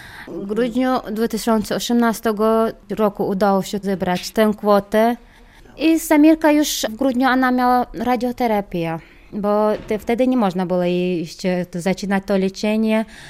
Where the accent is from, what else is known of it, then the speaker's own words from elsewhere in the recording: Chechnya, Russia; now in Łomża, Poland; Jesteśmy z Czeczenii. Mieszkamy tutaj w Łomży od 13 lat już.